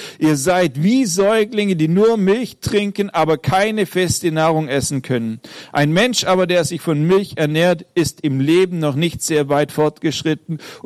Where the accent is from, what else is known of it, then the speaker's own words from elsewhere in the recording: Eilingen, Germany; wenn ich in Eilingen, dem Ort, wo ich aufgewachsen bin, durch die Straßen latsche